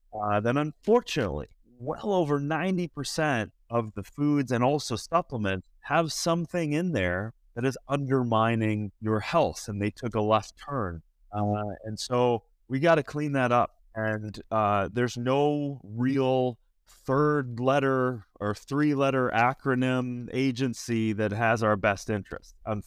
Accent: Minnesota, United States; I'm from Minnesota. I get it. It's freezing right now.

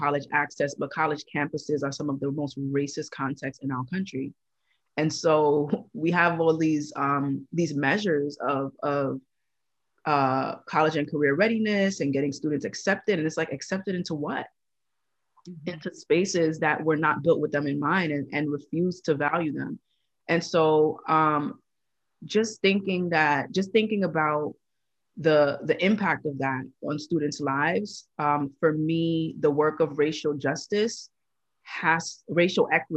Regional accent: Brooklyn, New York, United States; I am born and raised in Brooklyn all day. And my family is Trini. So I come with that Caribbean flavor.

